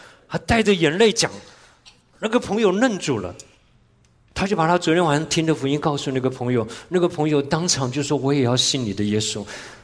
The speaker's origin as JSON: {"language": "Chinese", "country": "Taiwan", "tie": "born or raised there", "said": "我从小在台湾长大的"}